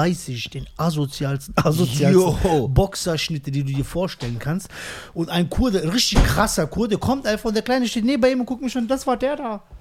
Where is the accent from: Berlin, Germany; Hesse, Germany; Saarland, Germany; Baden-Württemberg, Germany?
Hesse, Germany; Höchst; Ich bin in Höchst groß geworden.